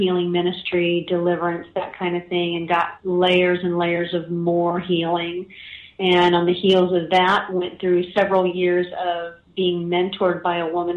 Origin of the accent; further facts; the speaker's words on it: Midway Island, U.S. Outlying Islands; born there; I was born on Midway Island out in the middle of the Pacific Ocean. My dad was in the Navy, and his wife, my mother, decided to go with him into the middle of the Pacific while she was pregnant with me.